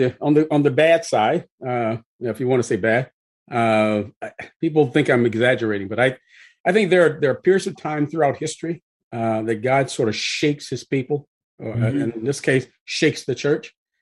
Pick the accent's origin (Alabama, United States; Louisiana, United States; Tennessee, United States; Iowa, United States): Tennessee, United States; also born or lived in Milwaukee, Wisconsin; now in McKinney, United States; I'm originally from Tennessee. Spent half my childhood in Tennessee, another half in Milwaukee, Wisconsin.